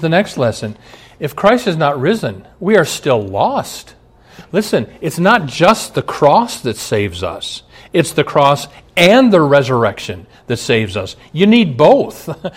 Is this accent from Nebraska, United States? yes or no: yes; Omaha, Nebraska, United States; I grew up in Omaha. I had a good friend that I grew up with.